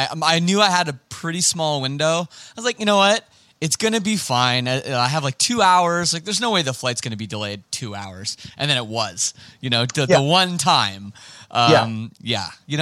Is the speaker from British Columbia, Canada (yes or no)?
no; Toronto, Ontario, Canada; You know, I'm from Toronto too, so this is awesome.